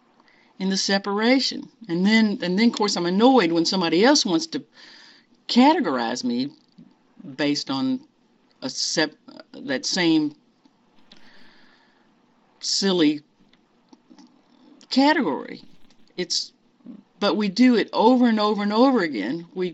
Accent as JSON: {"language": "English", "town": "Louisville", "region": "Kentucky", "country": "United States", "said": "And we said, we're from Louisville, Kentucky."}